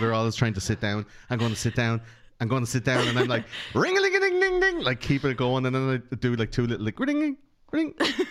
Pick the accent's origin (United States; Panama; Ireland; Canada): Ireland; we grew up in a place where we knew some shit's going down